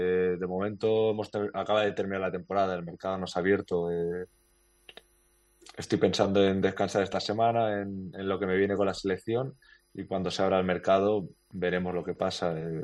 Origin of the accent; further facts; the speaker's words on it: Spain; También soy español